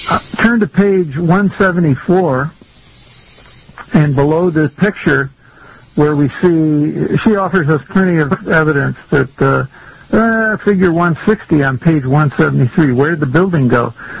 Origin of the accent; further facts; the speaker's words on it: Milwaukee, Wisconsin, United States; Hey, I grew up in Milwaukee